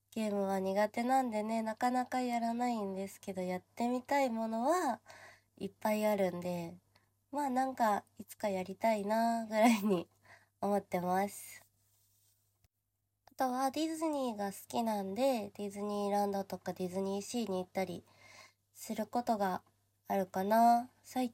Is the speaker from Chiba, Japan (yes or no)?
yes; Chiba, Japan; 出身は千葉です。で、年齢は20歳です。